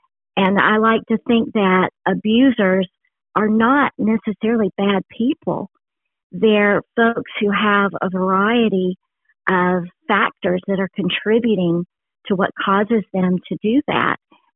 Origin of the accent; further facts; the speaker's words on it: Alabama, United States; I returned to South Alabama, which is my home. I was born in Covington County